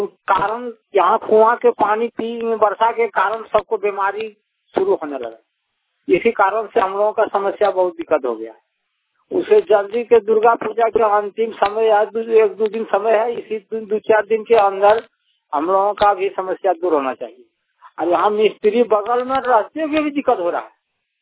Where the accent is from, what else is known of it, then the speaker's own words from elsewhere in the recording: Panarbirha, Jharkhand, India; और मैं ग्राम पनरबिरहा का निवासी हूँ। मैं जिला देवघर का निवासी हूँ और मेरा ग्राम पनरबिरहा है